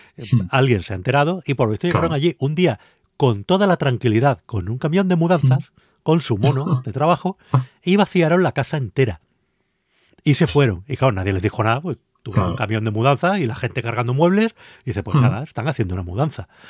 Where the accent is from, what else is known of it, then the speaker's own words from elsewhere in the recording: Valdemoro, Community of Madrid, Spain; ha sucedido en mi pueblo, en Valdemoro, así que lo tengo que decir